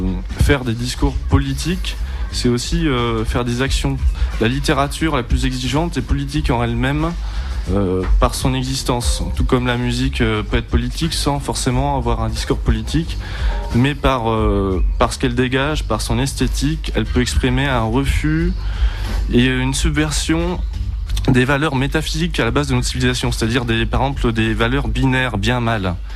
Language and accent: French; Paris, Île-de-France, France; also born or lived in Tours; moi j'habite à Paris, je suis parisien, mais j'habitais 14 ans à Tours, de 85 à 99.